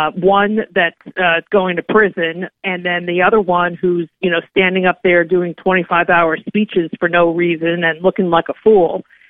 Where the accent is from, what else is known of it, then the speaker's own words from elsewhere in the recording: New Jersey, United States; Elena Haba, who is from New Jersey, like I am from New Jersey, does not suffer fools well.